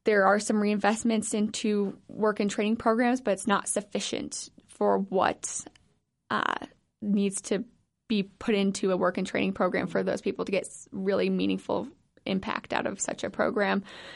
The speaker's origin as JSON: {"language": "English", "region": "Colorado", "country": "United States", "tie": "born or raised there", "said": "So I grew up in Colorado, decided to move home"}